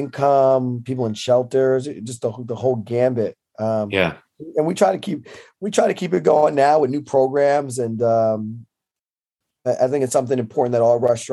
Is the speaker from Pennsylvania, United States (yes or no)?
yes; Pennsylvania, United States; You know, I grew up in Northeast Pennsylvania. So like I watch kids shoot guns all the time at like 10, 9, 10, 11 years old.